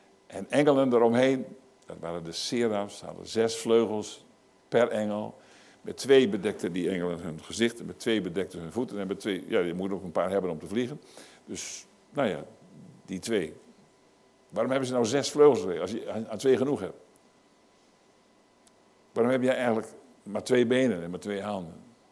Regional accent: Groningen, Netherlands; ik kom uit Grunningen

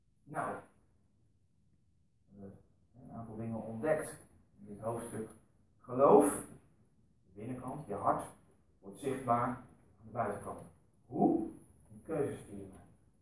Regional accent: Netherlands; Kunnen wij, hokjesdenkers, wat we zijn Nederlanders, dit zo zien

